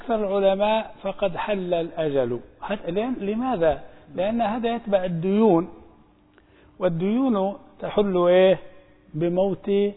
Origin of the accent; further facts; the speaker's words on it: Libya; لكن جرت العادة هنا في بلادنا ليبيا